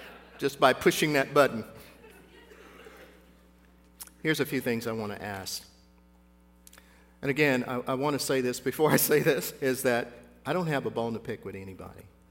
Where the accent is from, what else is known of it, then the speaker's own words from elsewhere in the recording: the South, United States; my amazing background as a black man growing up in the South